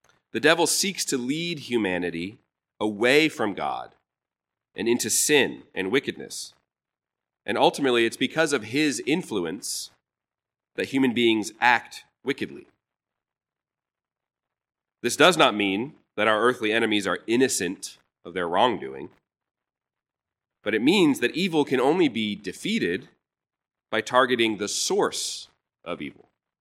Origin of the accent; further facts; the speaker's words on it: Massachusetts, United States; Growing up near Boston, I took many school field trips to walk the Freedom Trail